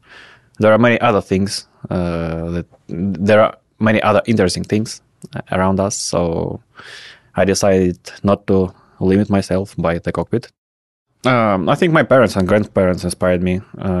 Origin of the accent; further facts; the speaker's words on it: Kyzyl, Tuva, Russia; born there; English is a second language; also born or lived in Krasnoyarsk; So when I was born in Kyzyl